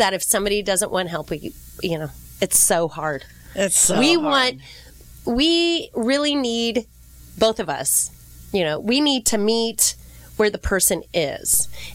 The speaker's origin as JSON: {"language": "English", "town": "Monarch Bay", "region": "California", "country": "United States", "tie": "born or raised there", "said": "I grew up in Monarch Bay"}